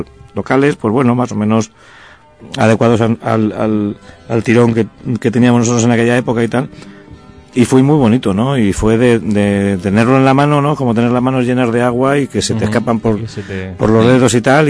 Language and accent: Spanish; Spain; nosotros somos españoles ante todo, y queríamos estar en España y salir desde aquí, desde España